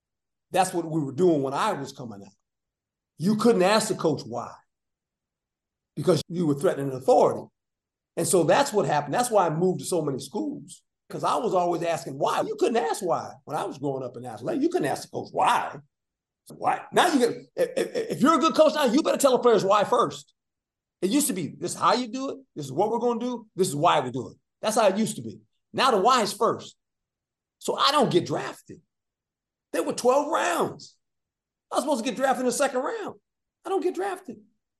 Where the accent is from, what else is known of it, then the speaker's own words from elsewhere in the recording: Seaside, California, United States; I got bussed from Seaside. I grew up in Seaside. I got bussed to Monterey High.